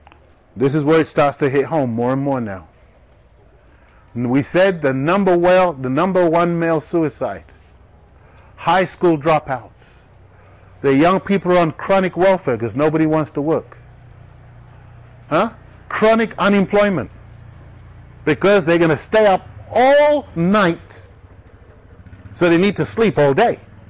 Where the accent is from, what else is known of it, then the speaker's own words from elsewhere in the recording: England, United Kingdom; I grew up in England, and in England during the summer holidays, it's 6 weeks.